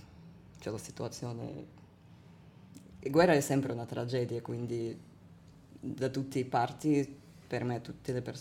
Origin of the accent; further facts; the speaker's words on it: Russia; Italian is a second language; moved away; quando sono partita dalla Russia, ho partito per diversi tanti ragioni, ma anche per il fatto che capivo che come sono fatta io non posso vivere purtroppo nel mio paese e questo... è molto triste, e poi tutta la mia famiglia è in Russia